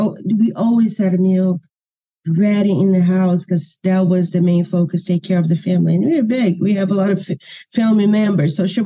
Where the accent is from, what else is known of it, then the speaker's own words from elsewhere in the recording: Minas Gerais, Brazil; English is a second language; Well, listen, I come from a state that it's known for its food. I come from Minas Gerais, and that's the place to go to eat.